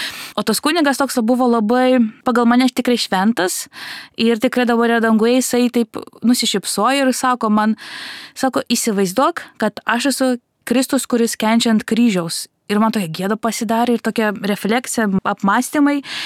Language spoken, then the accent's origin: Lithuanian; Vilnius, Vilnius County, Lithuania; Aš esu vilnietė